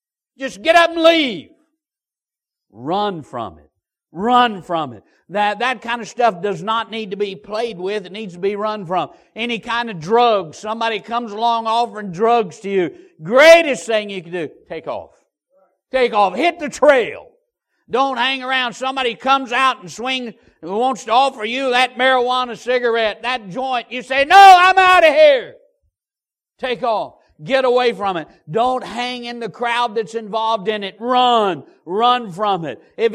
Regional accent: Georgia, United States; born there; I was born in Georgia. I was probably 5 or 6 years old at the most, and we lived in the middle of the block, and the church building was right next to us.

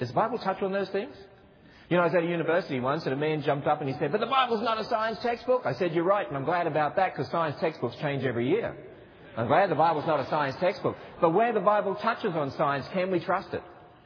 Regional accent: Australia; I hope you can tell that I am Australian.

